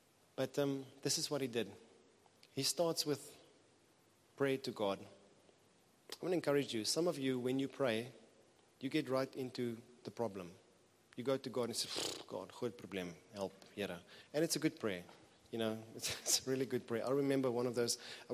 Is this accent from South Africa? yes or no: yes; Transvaal, South Africa; And I come from Transvaal, niemand swam in it.